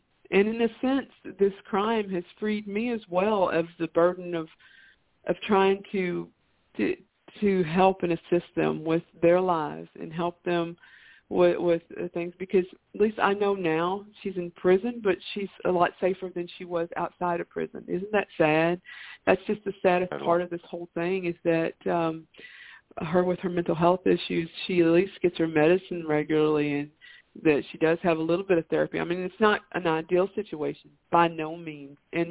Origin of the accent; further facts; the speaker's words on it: the South, United States; because, you know, I'm from the South, we have two names